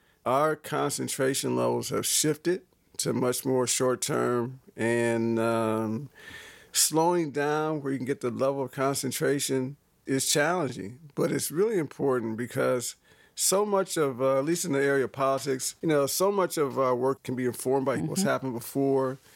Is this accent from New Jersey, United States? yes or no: no; Toledo, Ohio, United States; I grew up in Toledo, Ohio, which has a strong public library system.